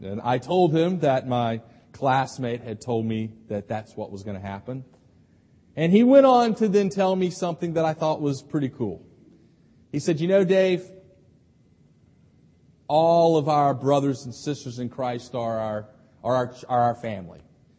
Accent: the South, United States; I was actually born in the South, and I kind of like that I was born in the South. I'm not proud of everything that the South has done, but I like being a Southerner.

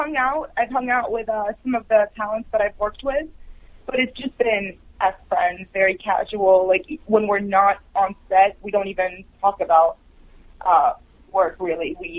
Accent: Maryland, United States; I grew up in Maryland, and at the time Maryland was in the ACC

